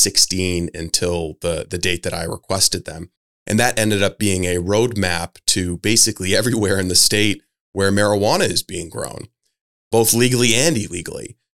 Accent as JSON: {"language": "English", "town": "Dexter", "region": "Maine", "country": "United States", "tie": "born or raised there", "said": "Like my hometown, for example, Dexter opted out. So there shouldn't be any marijuana grown or sold in the town of Dexter."}